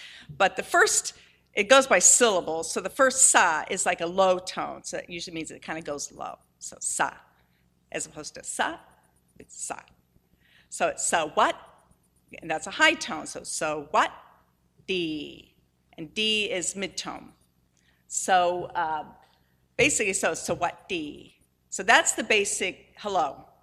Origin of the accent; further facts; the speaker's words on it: Akron, Ohio, United States; now in Cleveland, United States; Like Scott said, I'm from Akron originally, but I live in Cleveland, Ohio now.